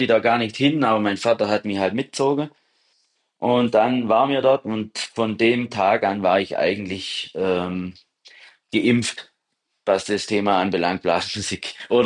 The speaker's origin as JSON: {"language": "German", "town": "Neukirch", "region": "Baden-Württemberg", "country": "Germany", "tie": "born or raised there", "said": "das ist zwischen Tettnang und Wangen. Da bin ich auch daheim, also das ist mein Geburtsort quasi."}